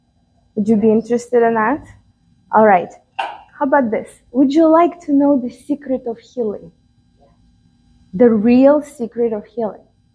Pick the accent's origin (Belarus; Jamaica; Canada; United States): Belarus; Minsk; growing up in Minsk, Belarus. Have you guys heard of Minsk, Belarus? It's former Soviet Union.